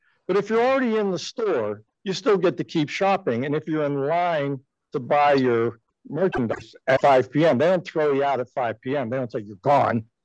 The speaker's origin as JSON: {"language": "English", "town": "Pittsburgh", "region": "Pennsylvania", "country": "United States", "said": "I'm from Pittsburgh."}